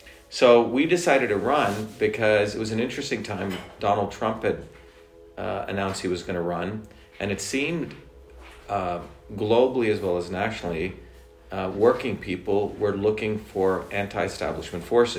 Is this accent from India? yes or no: yes; India; I grew up in India, where India had a caste system. I grew up in an indigenous traditional system.